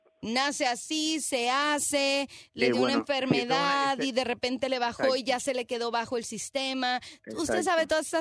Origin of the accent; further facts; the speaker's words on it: Mexico; lo que no saben es que yo soy mexicana y he comido pimiento y chile y demás desde que era bebé